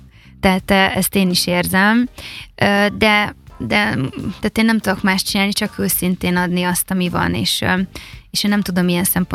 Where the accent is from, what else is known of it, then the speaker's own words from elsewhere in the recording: Dunaújváros, Fejér, Hungary; moved away as an adult; now in Budapest, Hungary; mi Dunajvárosban éltünk, és én rögtön a gimi után felköltöztem Pestre